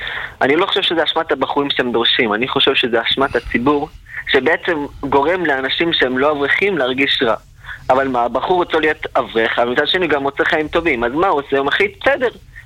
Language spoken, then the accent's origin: Hebrew; Jerusalem, Jerusalem District, Israel; מירושלים.